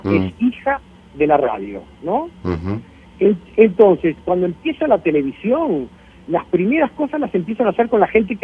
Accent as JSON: {"language": "Spanish", "country": "Uruguay", "moved": "as an adult", "lives_now": "Brazil", "said": "para mí como uruguayo"}